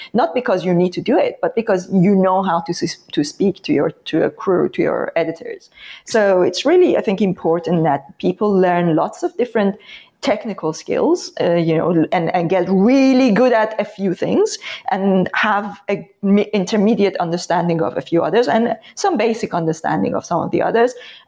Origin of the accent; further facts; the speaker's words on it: Iran; Don't forget, I come from Iran, right? Dictatorship. No, I'm joking.